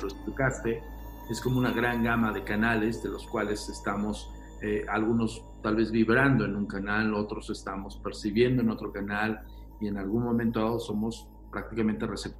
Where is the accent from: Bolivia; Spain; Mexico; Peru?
Mexico; somos mexicanos